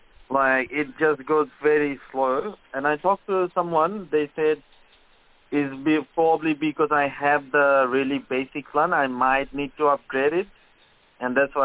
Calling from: Cyprus; I'm calling from Cyprus, Kari Kari

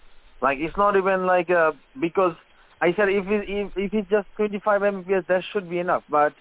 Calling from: Cyprus; I'm calling from Cyprus, Kari Kari

